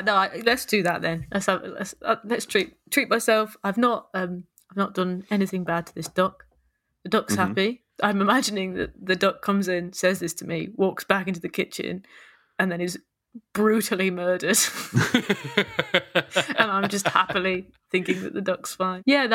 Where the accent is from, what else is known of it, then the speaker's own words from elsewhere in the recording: Nottingham, East Midlands, United Kingdom; I'm from Nottingham, so I grew up in an area called Sherwood, but we would drive to a place called Edwinstow.